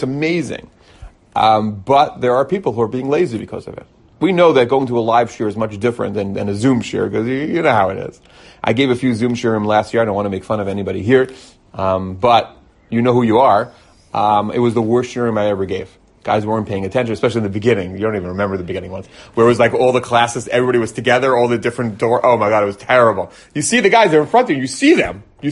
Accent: Israel; Because no shul would let me in during COVID, because I was from Israel.

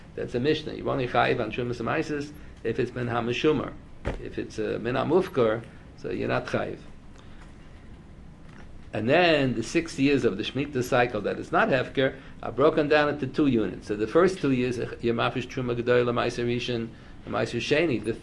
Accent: Pennsylvania, United States; I'm from Pennsylvania, so we paid for that Liberty Bell.

